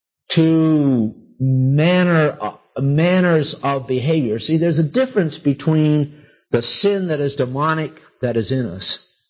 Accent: New England, United States; I was raised in New England, and a couple things you learn is ladies never swear.

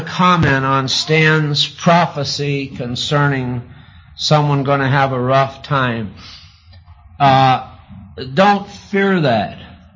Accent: Portland, Maine, United States; born there; I was born in Portland, Maine, lived on … Avenue in South Portland, though it wasn't named after us.

